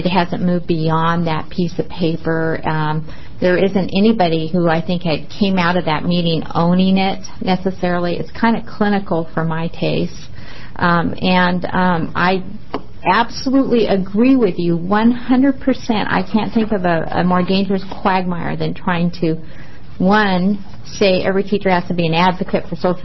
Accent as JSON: {"language": "English", "town": "Staten Island", "region": "New York", "country": "United States", "tie": "born or raised there", "said": "And I remember clearly I grew up in Staten. My brothers and sisters and I were the only Latino children there"}